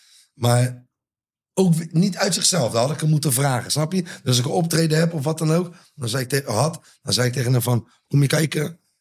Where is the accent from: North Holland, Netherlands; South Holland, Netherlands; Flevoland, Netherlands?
South Holland, Netherlands; Rotterdam; Ik ben opgegroeid als Feyenoorder. Omdat ik uit Rotterdam kom.